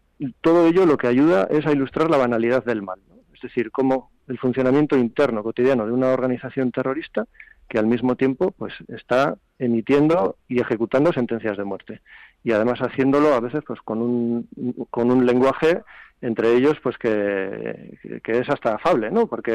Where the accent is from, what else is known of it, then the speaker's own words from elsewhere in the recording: Basque Country, Spain; somos vascos, vivimos en el País Vasco, y es una visión desde aquí